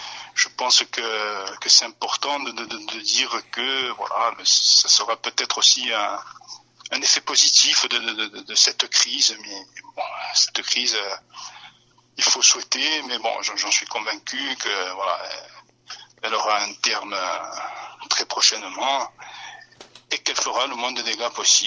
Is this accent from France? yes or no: yes; Corsica, France; et ici chez nous en Corse notamment